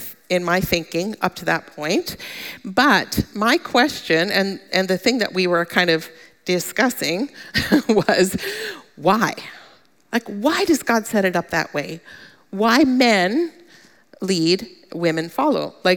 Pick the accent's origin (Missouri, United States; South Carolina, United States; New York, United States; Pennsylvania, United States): Pennsylvania, United States; I came from Pennsylvania, which an area that was fairly conservative religiously.